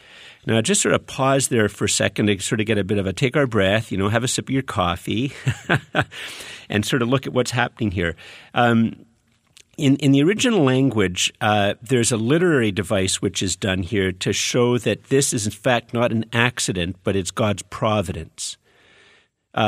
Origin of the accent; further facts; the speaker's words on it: Montreal, Quebec, Canada; also born or lived in Ottawa; I'm from Montreal and then I lived in Ottawa and then I went up and served for 7.5 years almost in a very rural church in Eganville, Killaloe, Tremore, and Clontarf.